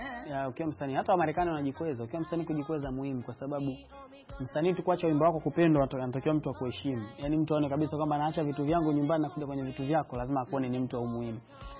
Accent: Tanzania; Sasa sisi tumezaliwa Tanzania, tumekulia Tanzania, tuko Tanzania

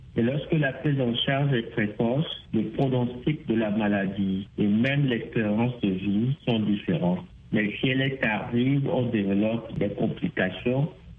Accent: Togo; Chez nous, au Togo, nous sommes autour de 16% de prévalence du trait AS.

